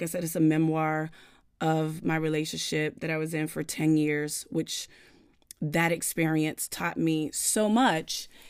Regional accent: United States; they would know that I'm this American Black girl that learned French. They'll never think that I'm actually from France.

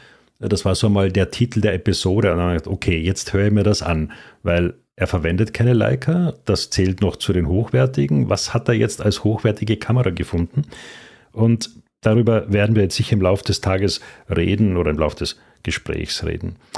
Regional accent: Austria; Alpenglühen würde man bei uns in Österreich sagen.

